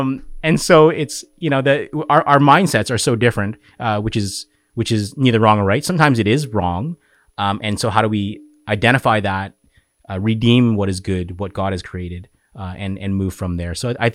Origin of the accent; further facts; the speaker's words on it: Canada; I know I'm speaking as a Canadian leader.